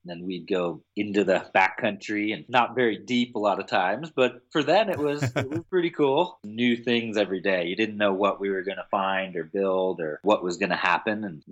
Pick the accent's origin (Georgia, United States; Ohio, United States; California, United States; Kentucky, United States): California, United States; even just being in California growing up in NorCal, it's surfing, it's skating